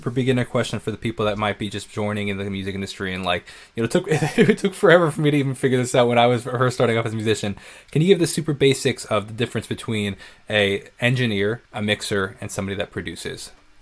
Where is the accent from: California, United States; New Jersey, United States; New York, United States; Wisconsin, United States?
New York, United States; Northport; I'm a musician from Northport, New York.